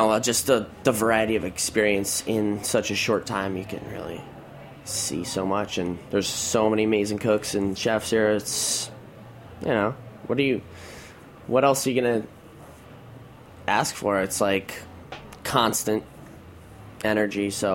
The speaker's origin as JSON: {"language": "English", "town": "Nogales", "region": "Arizona", "country": "United States", "said": "I am from Nogales, Arizona. Yeah, it's actually on the Mexican border."}